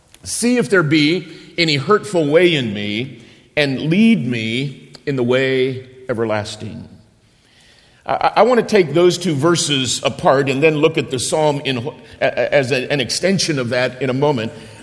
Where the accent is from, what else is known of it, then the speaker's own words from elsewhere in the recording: Phoenix, Arizona, United States; we were back in my hometown of Phoenix, Arizona.